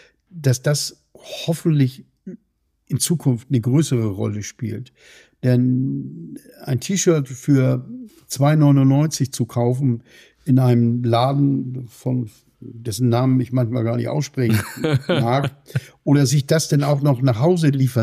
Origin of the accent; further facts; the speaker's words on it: Elsdorf, Lower Saxony, Germany; in meinem Heimatort in Elsdorf